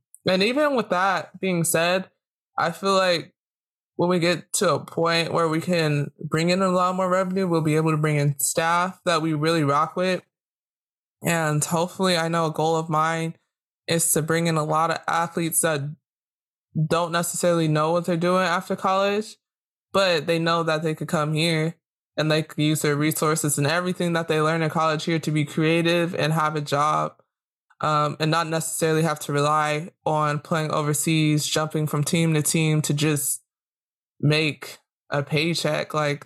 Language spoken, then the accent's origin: English; Rancho Cucamonga, California, United States; I grew up in Rancho. It's completely opposite. Like, I'm very much middle class.